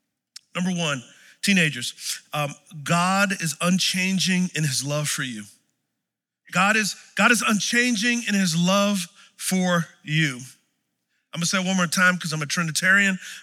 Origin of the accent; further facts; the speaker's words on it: San Antonio, Texas, United States; So I didn't grow up in church. Grew up in San Antonio and growing up in Texas, football is king, right?